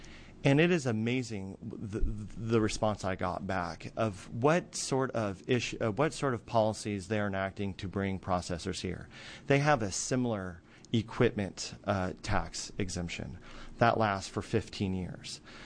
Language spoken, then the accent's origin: English; Oregon, United States; now in Idaho, United States; But I'm from Oregon. I love it here.